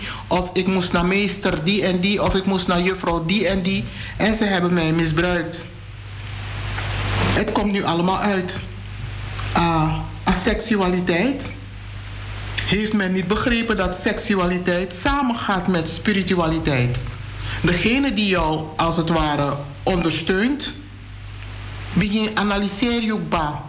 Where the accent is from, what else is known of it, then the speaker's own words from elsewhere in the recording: Suriname; Ik focus me even op Suriname, want ik ben Surinamer.